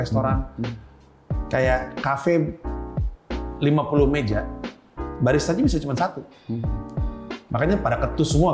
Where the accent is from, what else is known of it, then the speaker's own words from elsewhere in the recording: Indonesia; Gue waktu itu pernah open mic dan gue selalu bilang gue datang di Indonesia.